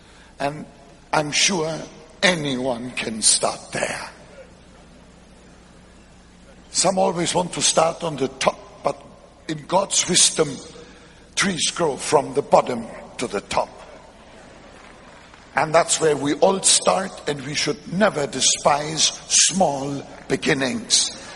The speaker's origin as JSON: {"language": "English", "region": "Hamburg", "country": "Germany", "tie": "born or raised there", "also_born_or_lived": "Frankfurt", "said": "I grew up in Hamburg and later on I lived in Frankfurt, but I'm neither a Hamburger nor a Frankfurter."}